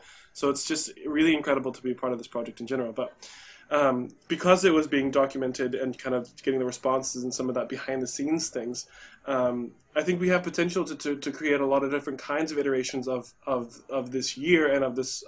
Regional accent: Olathe, Kansas, United States; I remember I grew up in Olathe, but my experience of Kansas City was always First Fridays

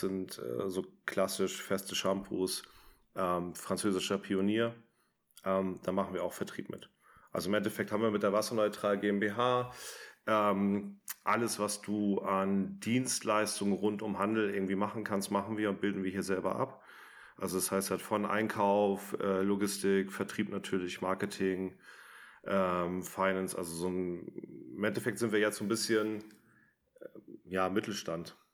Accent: Hamburg, Germany; so leicht maritim angehaucht, so als Hamburger irgendwie

